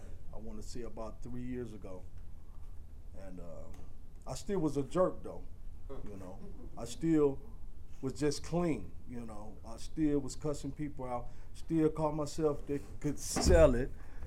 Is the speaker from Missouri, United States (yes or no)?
no; Milwaukee, Wisconsin, United States; born there; I'm an addict. I was born here in Milwaukee.